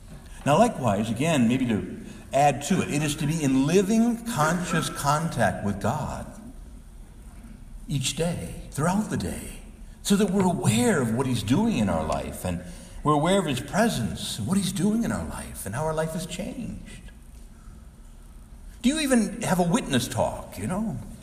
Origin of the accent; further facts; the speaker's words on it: Chicago, Illinois, United States; at least in suburbia where I was growing up in Chicago, and we were there in North Chicago